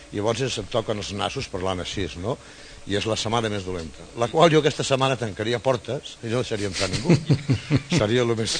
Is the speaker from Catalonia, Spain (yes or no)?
yes; Sitges, Catalonia, Spain; tots som de Sitges